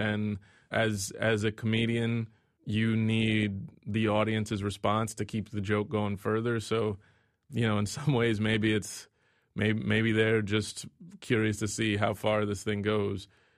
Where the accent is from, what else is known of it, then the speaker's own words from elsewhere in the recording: Texas, United States; also born or lived in North Carolina; I grew up in Texas and I lived in North Carolina for a while